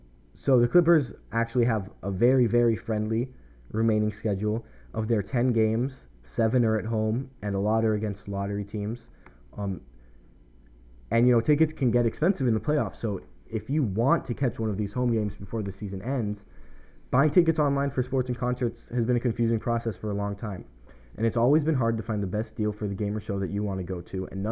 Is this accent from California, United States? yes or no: yes; Santa Clarita, California, United States; Santa Clarita is my hometown, the suburb of Los Angeles